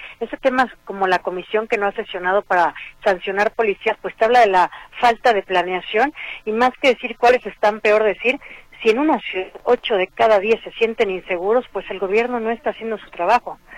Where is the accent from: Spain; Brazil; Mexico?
Mexico; Guadalajara, Jalisco; si creemos o no que el gobierno nos es útil como tapatíos.